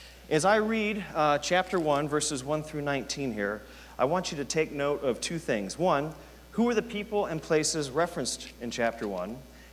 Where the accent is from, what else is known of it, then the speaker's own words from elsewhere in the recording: South Bend, Indiana, United States; growing up in South Bend, Indiana, around a university campus that is the Catholic Disneyland, had a profound impact on me.